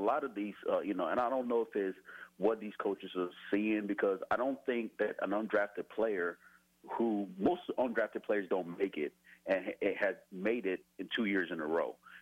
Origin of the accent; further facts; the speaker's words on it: Nashville, Tennessee, United States; This year, I took pretty much good interest in it because I'm from Nashville.